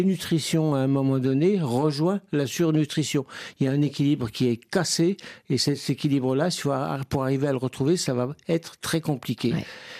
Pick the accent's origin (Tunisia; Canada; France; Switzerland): France; chez nous en France